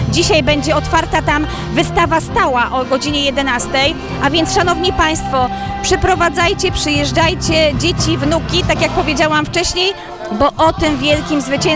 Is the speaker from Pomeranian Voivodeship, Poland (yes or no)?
no; Masovian Voivodeship, Poland; dla nas, rodowitych mieszkańców powiatu wołomińskiego, gminy Wołomin czy Radzymina.